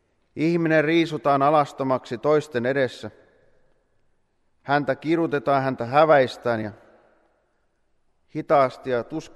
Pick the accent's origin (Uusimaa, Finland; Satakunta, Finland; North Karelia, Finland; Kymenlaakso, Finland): Satakunta, Finland; Pomarkku; Itse en ole paljon mistään kotoisin, mutta Pomarkusta olen lähtöisin.